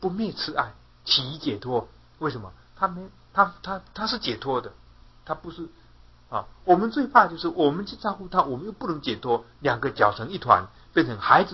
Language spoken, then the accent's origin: Chinese; Yilan, Yilan County, Taiwan; 以前我的家乡哈，就有这么一个人住在宜兰市的西门哈